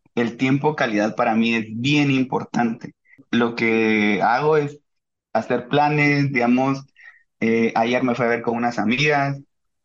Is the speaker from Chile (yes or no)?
no; Izabal, Guatemala; Soy del interior, soy de Izabal, está relativamente lejos de la capital, a 250 kilómetros.